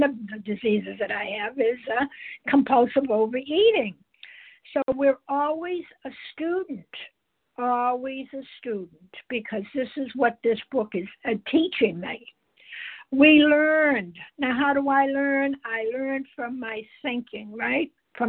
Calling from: Massachusetts, United States; I'm calling from Massachusetts

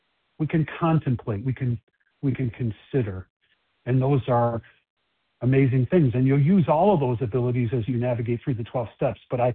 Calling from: Chicago, Illinois, United States; I'm calling from Chicago, and I'm going to be the host for the presentation today.

